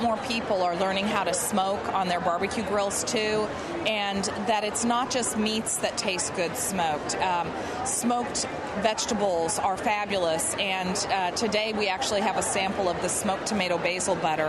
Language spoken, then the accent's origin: English; Kansas City, Missouri, United States; And along the way, as I was growing up in Kansas City, I met this transplant from Ohio that boiled her ribs.